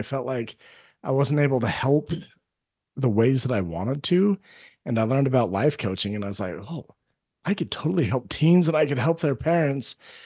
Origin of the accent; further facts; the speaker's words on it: United States; I'm not an English soccer player or actor. … from the US.